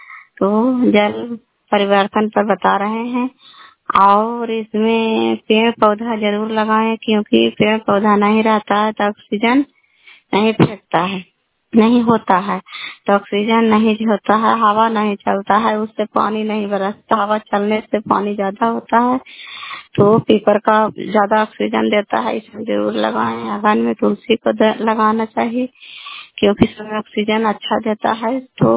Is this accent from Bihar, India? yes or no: yes; Kalyanpur, Bihar, India; घर कल्याणपुर वाली, बिरसी पंचायत, प्रखंड चंडी, जिला नालंदा का निवासी हूँ।